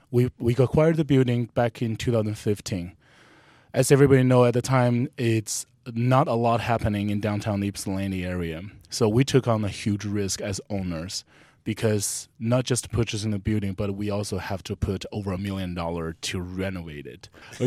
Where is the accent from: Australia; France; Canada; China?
China; Inner Mongolia; now in United States; I'm from China, Inner Mongolia, China.